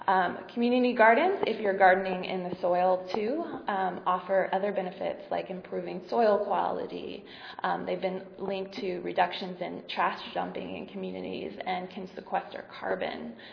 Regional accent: California, United States; So in the community that I come from, where I'm from San Diego County

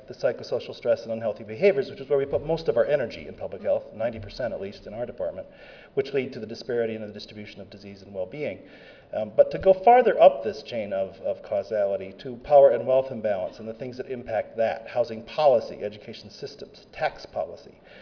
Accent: Lansing, Michigan, United States; I'm from Lansing, Michigan

